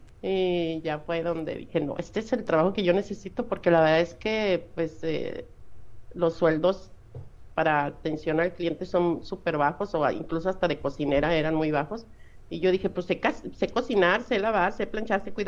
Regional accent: Durango, Mexico; now in Nuevo Laredo, Mexico; soy originaria de Durango y llegué a la ciudad de Nuevo Laredo

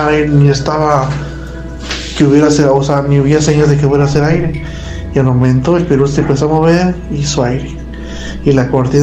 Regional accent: Monterrey, Nuevo León, Mexico; se lo llevó en un ranchito aquí cerca de Nuevo León. Soy de Monterrey.

